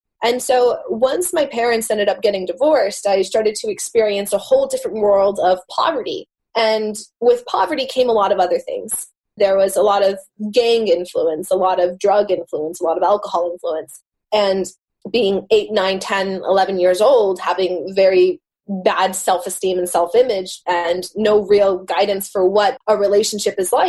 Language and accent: English; United States; born there; I didn't grow up in Jerusalem. I was born here in the States